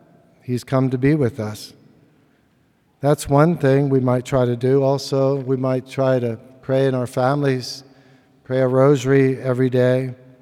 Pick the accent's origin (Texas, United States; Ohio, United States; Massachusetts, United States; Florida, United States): Ohio, United States; So, when I was growing up in Southeast Ohio, our family had some traditions that were related to Advent penance and prayer